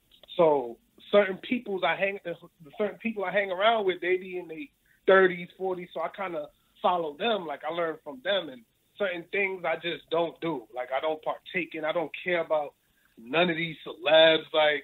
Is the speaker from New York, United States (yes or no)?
yes; Flatbush, New York, United States; So, but I grew up in, you know, I grew up on Regent Avenue. I'm from Flatbush, so.